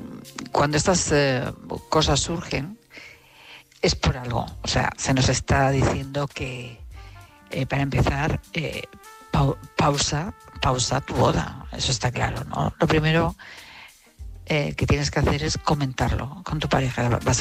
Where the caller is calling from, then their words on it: Madrid, Community of Madrid, Spain; de Madrid